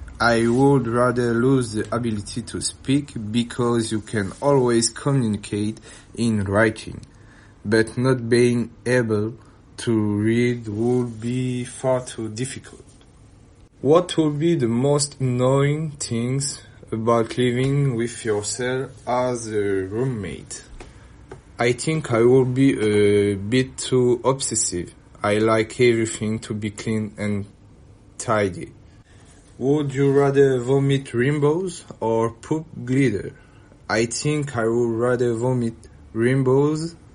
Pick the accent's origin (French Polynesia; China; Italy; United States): French Polynesia; now in France; I'm 22 years old. I'm originally from Tahiti in French Polynesia, and I have decided to continue my studies in mainland France.